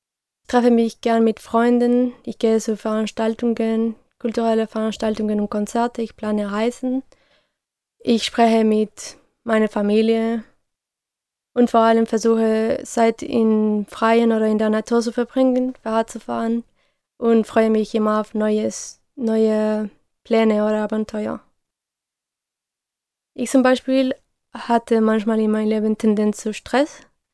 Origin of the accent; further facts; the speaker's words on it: La Paz, Bolivia; German is a second language; also born or lived in Spain; now in Leipzig, Germany; In Leipzig wohne ich schon 3 Jahre. Also sind zwischen La Paz, meine Heimatstadt, und Leipzig ungefähr 10.700 Kilometer. Meine Familie ist teilweise in der Welt verteilt, aber meistens in Bolivien.